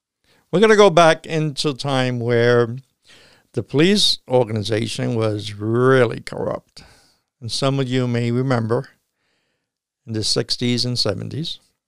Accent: Bronx, New York, United States; And listen, I'm from the Bronx of New York. In my days, it was bad.

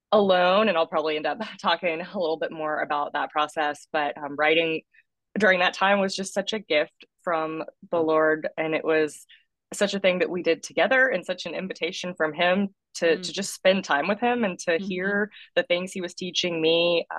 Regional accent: Greenville, South Carolina, United States; now in Washington, United States; I'm originally from the South, from Greenville, South Carolina. So shout out to upstate folks there

